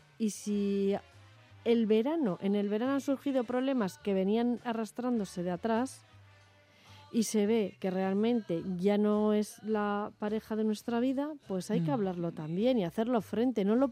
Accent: Basque Country, Spain; Nosotros, como buenos vascos, somos de comer y de beber

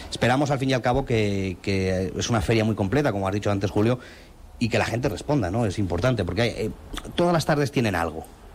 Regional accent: Guadalajara, Castilla-La Mancha, Spain; Yo, por ejemplo, soy de Guadalajara

